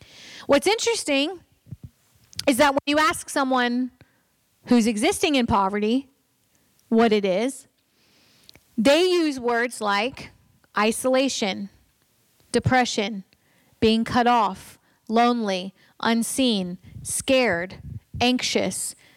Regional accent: the South, United States; We see a need, and I'm from the South, so this is specifically true for where I live.

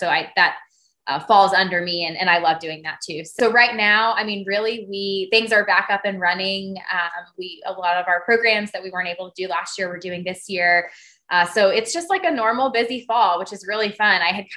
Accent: Tallahassee, Florida, United States; I'm 33, live in Tallahassee. This is my hometown, moved around a little bit, but this has been home since I went to Florida State in college.

